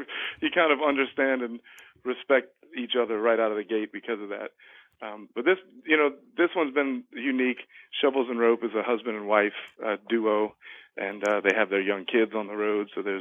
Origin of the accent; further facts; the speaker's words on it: Jacksonville, Florida, United States; You know, we started in Jacksonville in my hometown, and we had the bands come in a day early and had a cookout and a hang.